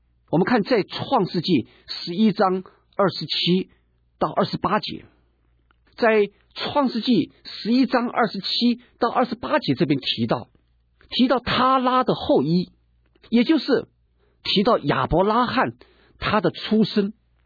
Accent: China; 特别我们中国人，我们在我们的中国的历史里面也是一个拜偶像的一个国家。我们所生长的环境多数都是在一个拜偶像的一个环境里面

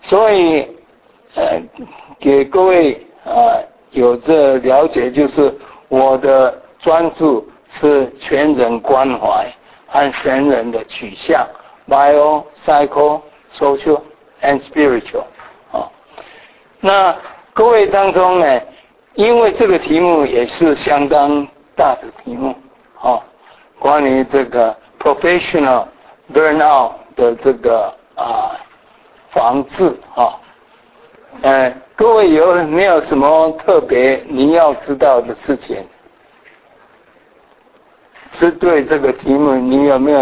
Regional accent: Kaohsiung, Taiwan; 我记得小时候我很喜欢农村的生活，我是在高雄长大

